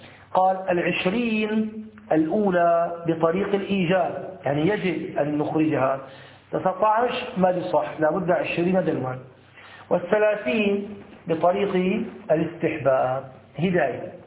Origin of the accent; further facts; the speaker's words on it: Syria; والعوام تقول له أبو بريص، هذا عندنا في الشام، بس الظاهر كلمة أبو بريص هذه عبارة غير متداولة يعني في باقي الدول الإسلامية، فعندنا العوام في سوريا فقط